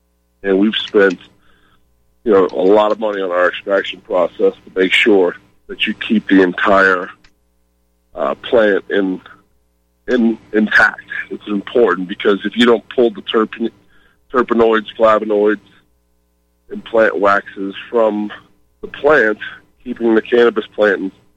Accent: New Orleans, Louisiana, United States; I'm in Denver, but I am from New Orleans.

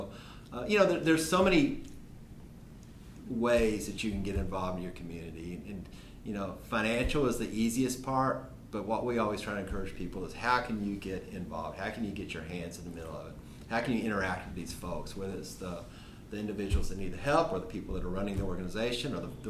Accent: Louisville, Kentucky, United States; I grew up in Kentucky. I was born in Louisville, grew up right outside of Louisville in a very blue-collar community there.

